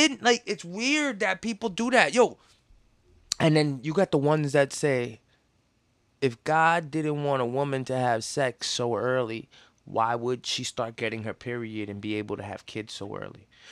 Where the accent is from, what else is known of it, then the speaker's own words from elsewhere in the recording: Flushing, New York, United States; I mean, yo, I grew up in Queens, Flushing, Queens.